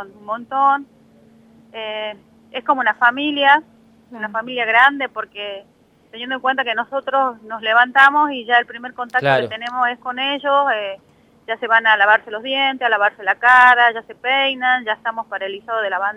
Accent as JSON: {"language": "Spanish", "town": "Concepción", "region": "Biobío", "country": "Chile", "said": "yo soy del sur, yo soy de Concepción, para el otro lado."}